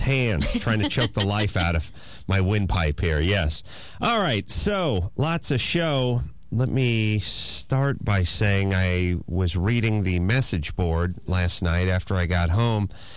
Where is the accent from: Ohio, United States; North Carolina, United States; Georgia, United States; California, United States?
California, United States; North Hollywood; Also, you know, I grew up in North Hollywood, you know